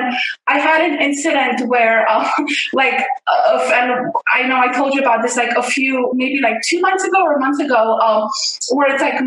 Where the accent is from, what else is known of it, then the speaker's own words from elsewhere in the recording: Romania; moved away; we grew up in Romania and, you know, like you have to stand in line for food.